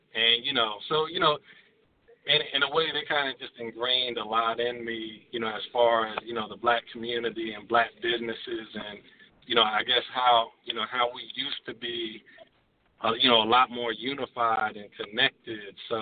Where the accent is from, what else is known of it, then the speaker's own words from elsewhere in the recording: Delaware, United States; I'm from Delaware, had the opportunity to leave Delaware, but, you know, went to Florida, went to Philly, went to Texas. And when I came back to Delaware